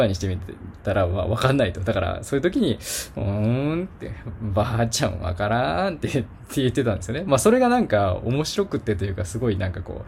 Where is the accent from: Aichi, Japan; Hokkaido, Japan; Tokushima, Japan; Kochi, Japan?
Kochi, Japan; accent: Tosa dialect; 私、高知県の高知市生まれ育ちなんで、まあ基本は土佐弁、まあ関西寄りなんですかね、土佐弁なんですけど、